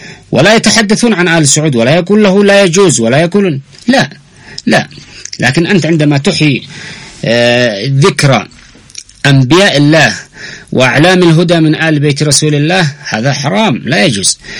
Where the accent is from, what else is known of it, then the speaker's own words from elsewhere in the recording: Yemen; نحن كشعب يمني